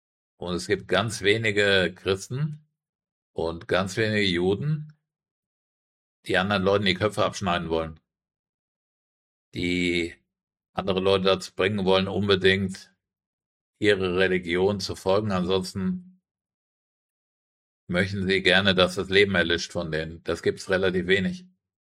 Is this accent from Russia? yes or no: no; Frankfurt, Hesse, Germany; Ich bin doch Frankfurter, ich weiß das.